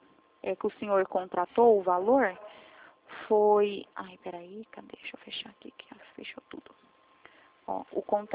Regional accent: Northeast Region, Brazil; porque eu sou nordestina

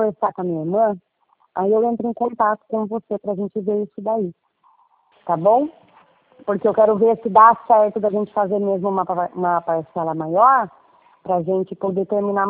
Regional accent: Belém, Pará, Brazil; born there; nasci em Belém, né?

